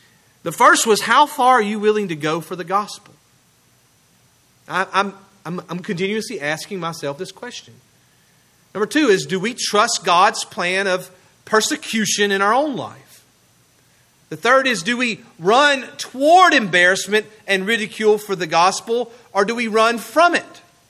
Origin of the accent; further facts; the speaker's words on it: Mississippi, United States; That last word's a mouthful for me. I'm from Southwest Mississippi.